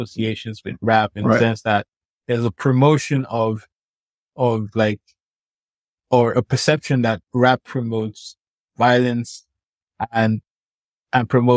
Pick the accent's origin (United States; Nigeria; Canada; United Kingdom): Nigeria; I grew up in Nigeria